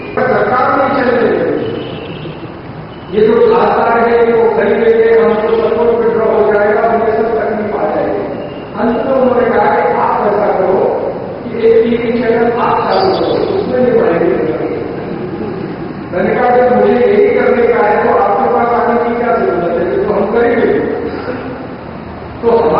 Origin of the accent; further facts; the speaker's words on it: Uttar Pradesh, India; born there; मेरा जिस गांव में जन्म हुआ वो उत्तर भारत में अलीगढ़ जिले